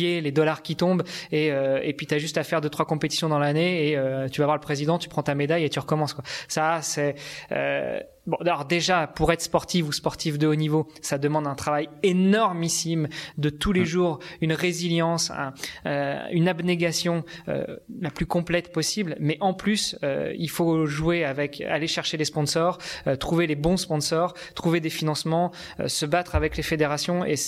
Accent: Rouen, Normandy, France; Moi j'ai grandi en Normandie, à Rouen. Mmh. J'ai un papa qui est sicilien, une maman qui est normande. Et puis à 20 ans, quand j'ai voulu découvrir un peu le monde, et avec celle qui allait devenir mon épouse, on s'est installé à Paris.

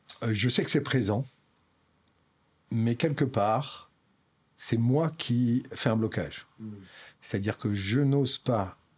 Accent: Toulouse, Occitanie, France; parce que je suis toulousain.

